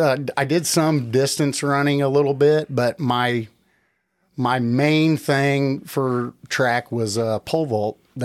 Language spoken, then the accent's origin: English; Carrollton, Illinois, United States; I graduated high school in 1992 and went to Carrollton High School. That means I grew up in Carrollton, Illinois in the 80s